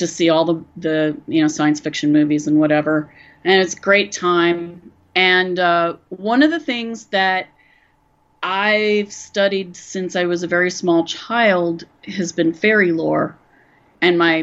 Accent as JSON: {"language": "English", "region": "West Virginia", "country": "United States", "tie": "born or raised there", "said": "And I grew up in West Virginia, which is very, very weird. So that's saying a lot if Athens is weirder than that."}